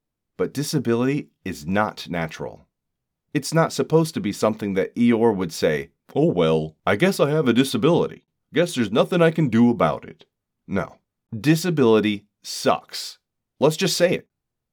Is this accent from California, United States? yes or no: no; Black Forest, Colorado, United States; I'm 46 years old and a Colorado native. I grew up in Black Forest, going to District 20 schools.